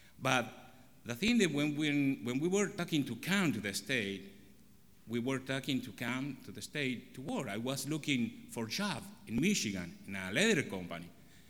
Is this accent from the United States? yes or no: no; Argentina; English is a second language; moved away; And this church was our first church in 10 years ago when we came from Argentina. But you know what? This church was so big for me. In Argentina, our churches, maybe we have 70 members, 50.